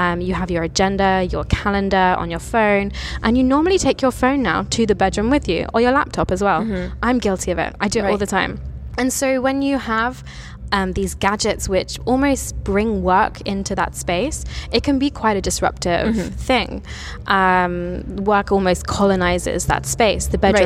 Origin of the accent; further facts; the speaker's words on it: London, United Kingdom; I'm from London.